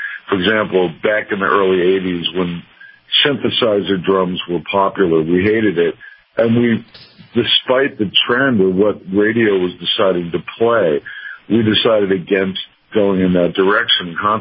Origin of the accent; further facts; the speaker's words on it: New Jersey, United States; They seem to be fascinated with this little state that I'm from.